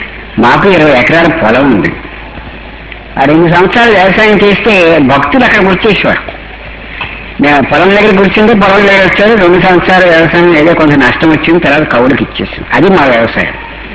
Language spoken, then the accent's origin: Telugu; Achanta, Andhra Pradesh, India; నేను వ్యవసాయ కుటుంబంలో నుంచి వచ్చిన వాడిని. ఈ ఆచంటలో అందరూ వ్యవసాయదారులు, చాలా కష్టపడి వ్యవసాయం చేస్తారు.